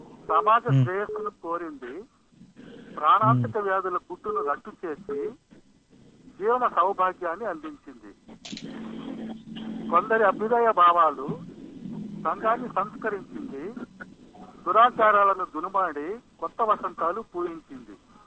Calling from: Pakala, Andhra Pradesh, India; పాకాల నుంచి మాట్లాడుతున్నామండి.

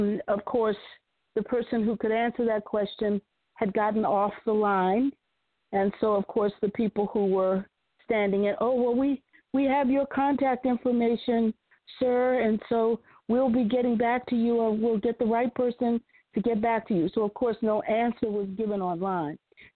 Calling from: Washington, District of Columbia, United States; I'm from Washington, D.C.

